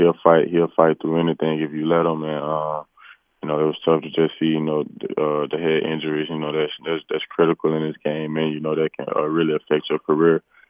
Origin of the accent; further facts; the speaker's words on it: Tuscaloosa, Alabama, United States; Just growing up in Tuscaloosa, obviously, the few, Bama boys that came through